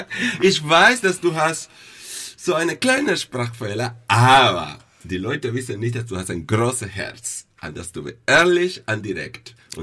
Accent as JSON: {"language": "German", "country": "Cuba", "second_language": "German", "said": "Ja, ich komme aus Kuba."}